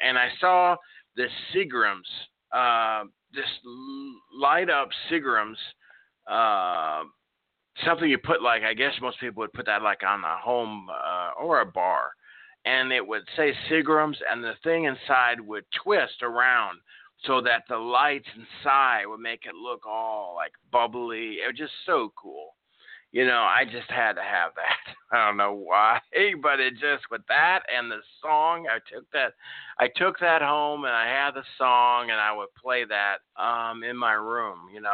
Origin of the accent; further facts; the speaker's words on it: Nebraska, United States; also born or lived in Chicago; now in Oklahoma, United States; I was born in Chicago, and then about age 8, we moved out, the family moved out to Nebraska, where I was raised, and then since moved to Oklahoma.